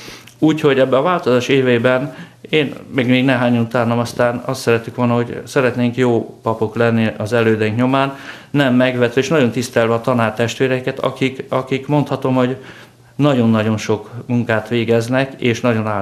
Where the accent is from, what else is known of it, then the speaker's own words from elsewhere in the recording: Győr, Győr-Moson-Sopron, Hungary; azt gondoltam, hogy ott maradok abban az országban, abban a városban, Győrben 3 orosz lakta, tehát így nőttünk fel